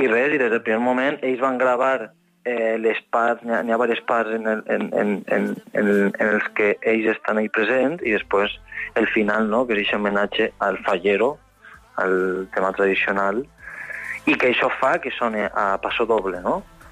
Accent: Valencian Community, Spain; Jo soc valencià, he passat molt temps en la Vall d'Uixó, en el Xemesí, per la meva família, i en València també, la capital.

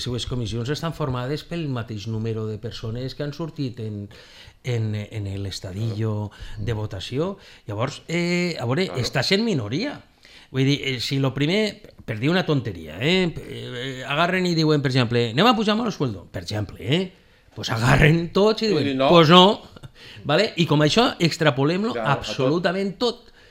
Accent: Benicarló, Valencian Community, Spain; jo que sóc de Benicarló sempre dic

